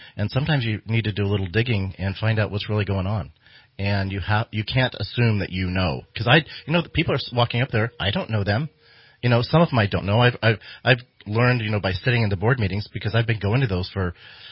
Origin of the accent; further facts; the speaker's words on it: McArthur, California, United States; I was raised up in the Intermountain area, up in MacArthur.